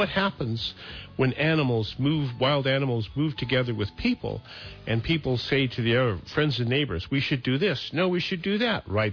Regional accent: Billings, Montana, United States; when I was growing up in Billings, Montana, and I had a paper route

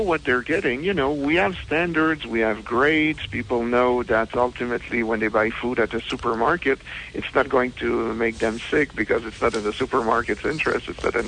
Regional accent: Canada; And as a Canadian, you know, it would make it easier for us Canadians to sell products in the United States

